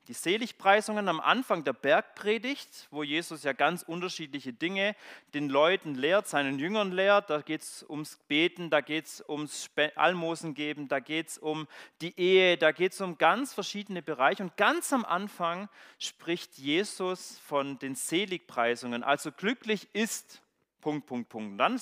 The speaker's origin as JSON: {"language": "German", "region": "Baden-Württemberg", "country": "Germany", "said": "ich komme ja aus dem Schwarzwald, aus dem Schwäbischen"}